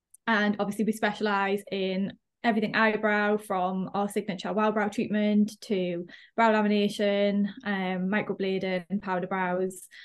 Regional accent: South Shields, North East England, United Kingdom; I grew up in South Shields, in a little place called Leggett. I lived in a little flat, just me and my mum, little upstairs flat

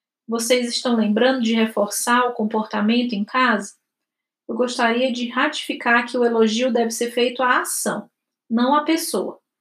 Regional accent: Dourados, Mato Grosso do Sul, Brazil; A minha infância livre, em Dourados, no Mato Grosso do Sul

